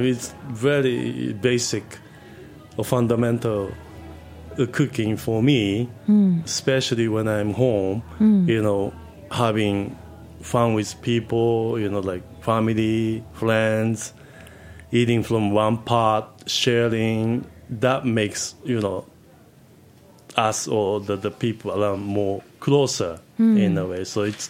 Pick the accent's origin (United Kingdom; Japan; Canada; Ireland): Japan; now in United States; Well, I'm Japanese. I mean, I grew up in Japan.